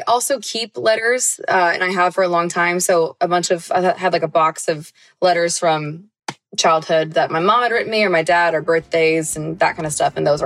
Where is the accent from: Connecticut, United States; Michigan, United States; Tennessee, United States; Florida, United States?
Tennessee, United States; Knoxville; now in Nashville, United States; So I grew up in Knoxville, moved to Nashville.